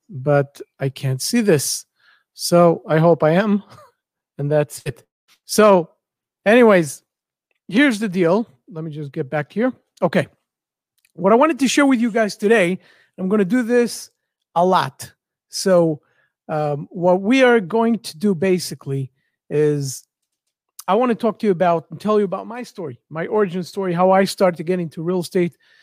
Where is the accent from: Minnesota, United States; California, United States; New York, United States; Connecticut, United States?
New York, United States; moved away as an adult; now in Israel; We came from New York to Israel. That's where I live. I work mostly in New York, but I live in Israel.